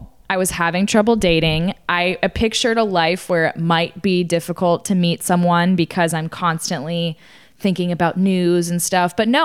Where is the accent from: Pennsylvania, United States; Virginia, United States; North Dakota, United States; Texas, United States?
Texas, United States; Austin; I grew up in Austin, Texas, and I went to college at TCU